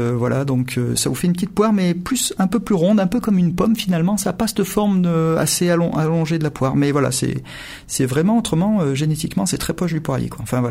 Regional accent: Montélimar, Auvergne-Rhône-Alpes, France; Quand j'étais petit à Montélimar, il n'y avait pas d'olivier. Alors j'ai que 45 ans

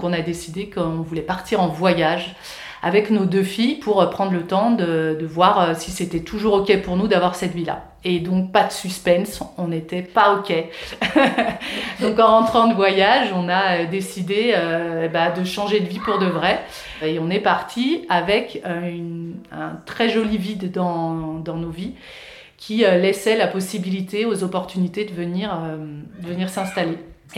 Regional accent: Lyon, Auvergne-Rhône-Alpes, France; moved away as an adult; Donc en fait, moi je suis lyonnaise de naissance. J'ai vécu à Lyon du coup jusqu'à mes 38 ans.

